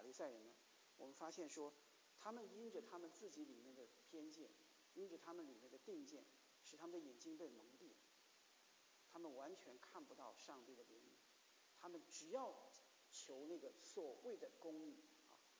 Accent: China; 那我们中国人也，我们从历史上我们可以看到，我们的先圣先贤，我们一直在教导我们要去宽恕别人

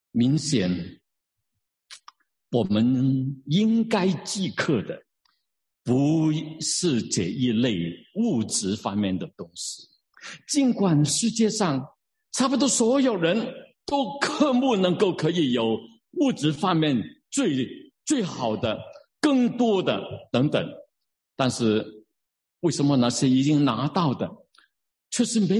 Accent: China; 什么叫义？我们中国人呢，韩愈，但是大家都有听过

